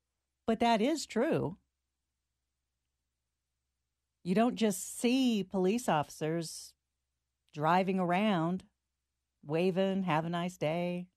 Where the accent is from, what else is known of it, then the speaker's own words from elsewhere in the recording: California, United States; I'm from California. I go to California all the time. Unfortunately, my family is still there. I'm trying to get them over here, but it's tough.